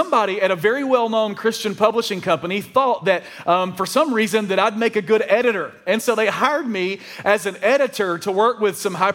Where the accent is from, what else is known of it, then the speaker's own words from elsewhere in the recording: Alabama, United States; accent: Alabamian; In fact, English is not even my first language. Alabamian is my first language. We all know that's very different than real English, right?